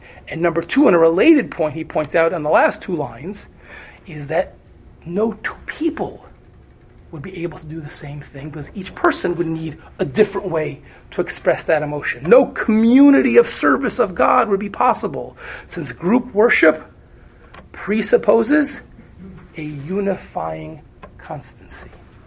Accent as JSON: {"language": "English", "town": "Cincinnati", "region": "Ohio", "country": "United States", "tie": "born or raised there", "said": "my parents, I grew up in Cincinnati, Ohio, they wanted to come to New York for Shabbos."}